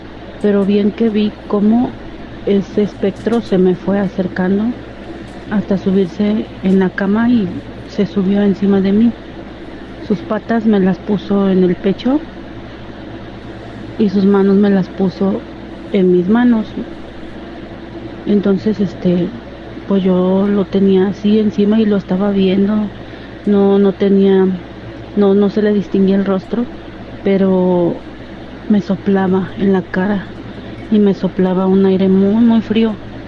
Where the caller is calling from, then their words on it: Yautepec, Morelos, Mexico; soy de Yautepec, Morelos.